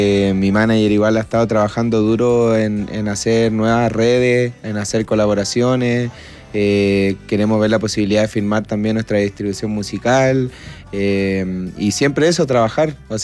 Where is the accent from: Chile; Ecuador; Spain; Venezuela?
Chile; Villa O'Higgins, Aysén; a toda mi gente que me está viendo de la región de Aysén, de Villa O'Higgins, mi pueblo querido